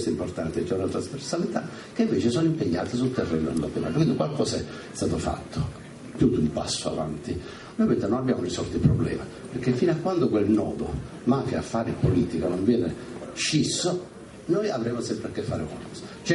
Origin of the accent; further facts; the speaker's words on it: Casteldaccia, Sicily, Italy; io sono di Casteldaccia, quindi conosco bene anche le vicende più da vicino